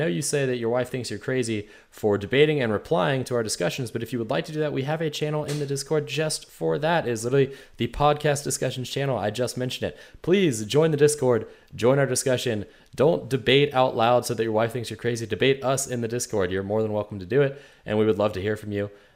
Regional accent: United States; I live in Tennessee now, but I am from the Jack's area and would absolutely love to maybe grab a brew with you next time I'm in town.

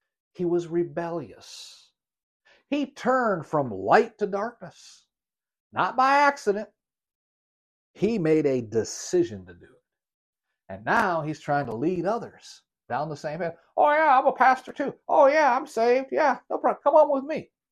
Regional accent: Michigan, United States; moved away as an adult; I was born and raised in Michigan and lived my entire life there until I joined the Army at age 18.

